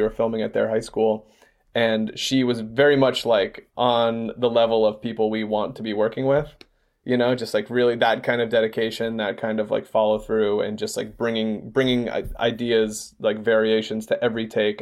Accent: Georgia, United States; now in Los Angeles, United States; We are from Georgia. We grew up in Georgia.

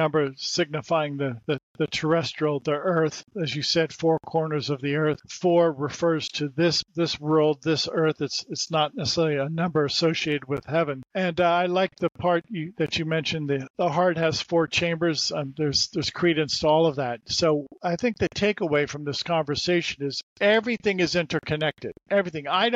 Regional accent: New York, United States; born there; I'm Aquarius. I was born in New York.

